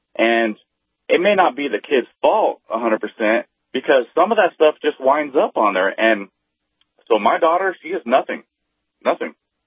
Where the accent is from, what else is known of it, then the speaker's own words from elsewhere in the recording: California, United States; It may be conservative to the standards of California, but I'm from Kern County, and it's a real conservative county there.